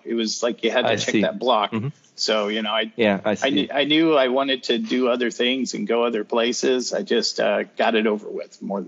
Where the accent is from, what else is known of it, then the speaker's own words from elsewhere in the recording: Greeley, Colorado, United States; Yeah, that was probably the highlight of growing up in Greeley.